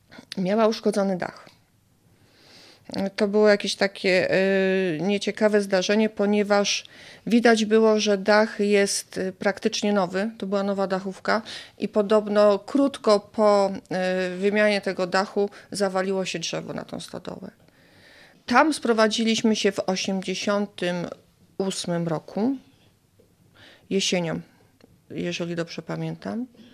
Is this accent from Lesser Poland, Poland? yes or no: no; Silesian Voivodeship, Poland; Ze względu na to, że wychowałam się na Śląsku ponad 30 lat temu, tam były praktycznie same negatywy.